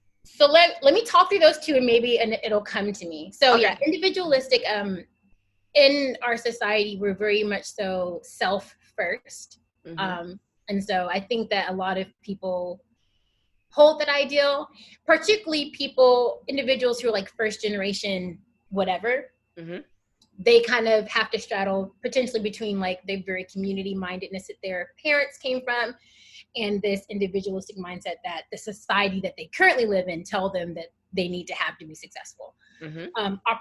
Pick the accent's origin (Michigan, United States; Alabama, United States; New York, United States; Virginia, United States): Alabama, United States; So I grew up in Alabama, which generally is like the South is very much black and white.